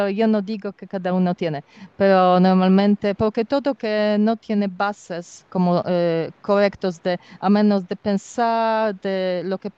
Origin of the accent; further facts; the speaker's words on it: Poland; Spanish is a second language; porque yo soy polaca, claro, yo veo bien porque yo viajé mucho